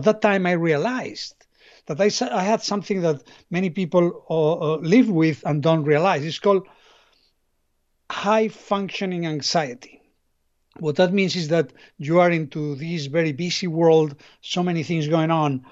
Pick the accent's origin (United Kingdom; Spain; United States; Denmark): Spain; English is a second language; I'm originally from Spain, I guess. You notice that with my accent.